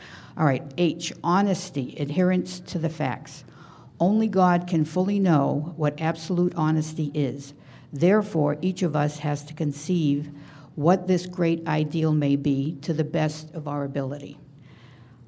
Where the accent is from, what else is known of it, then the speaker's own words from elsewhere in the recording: Fort Worth, Texas, United States; I'm from Fort Worth, Texas.